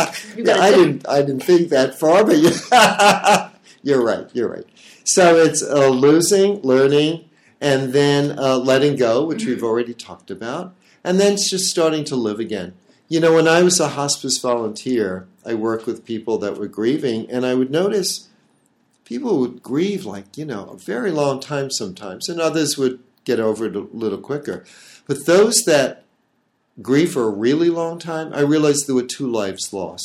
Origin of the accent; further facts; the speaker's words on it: California, United States; I flew to Florida. I'm from California.